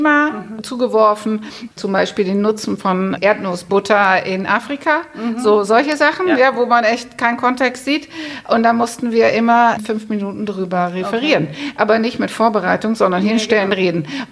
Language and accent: German; Netherlands; German is a second language; Ich hab in Amsterdam studiert, ich bin ja Holländerin